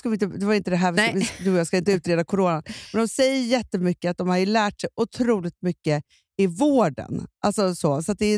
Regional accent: Stockholm, Stockholm County, Sweden; vi är ju infödda stockholmare, du och jag

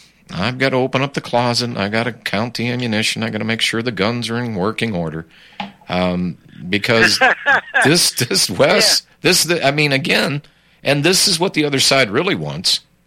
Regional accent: United States; born there; But I was born in America, and I take my oath very seriously.

